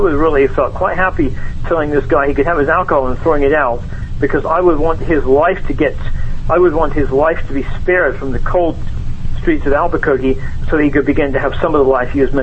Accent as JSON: {"language": "English", "region": "England", "country": "United Kingdom", "moved": "yes", "lives_now": "United States", "said": "I'm English originally"}